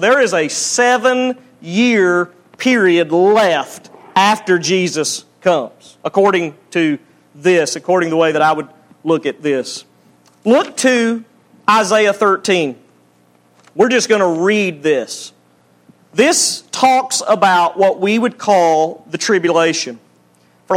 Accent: Alabama, United States; Now, I know we're from Alabama, but most of you people can add 62 and 7, that's 69.

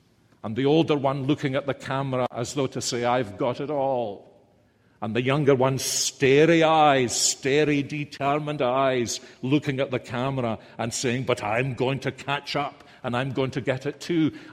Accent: Columbia, South Carolina, United States; I'm from Columbia, South Carolina.

